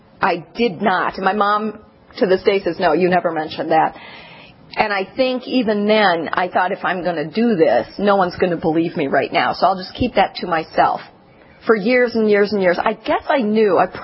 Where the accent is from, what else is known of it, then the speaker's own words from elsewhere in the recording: Minneapolis, Minnesota, United States; It was 1974. I was growing up in Minneapolis, Minnesota.